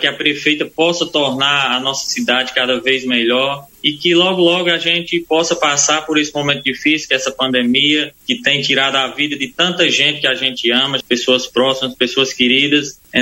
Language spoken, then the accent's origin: Portuguese; Icó, Ceará, Brazil; a minha terra natal, a cidade de Icó, completa 283 anos de emancipação política, uma cidade histórica do nosso Ceará, uma cidade com muito patrimônio tombado pelo IPAM.